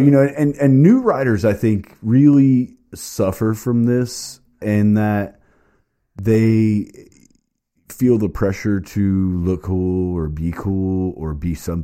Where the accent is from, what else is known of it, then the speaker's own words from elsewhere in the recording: Florida, United States; I grew up in Central Florida and, you know, we won't get on the driver's topic, but let's just say the drivers aren't the best around there.